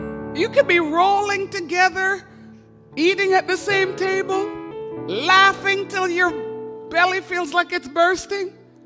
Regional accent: Montreal, Quebec, Canada; My parents, when we were growing up in Montreal, said, you will not go to that church.

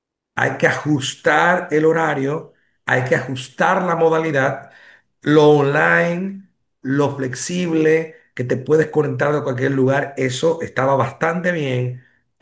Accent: Dominican Republic; soy el único dominicano hasta ahora que tiene Certified Artificial Intelligence Professional

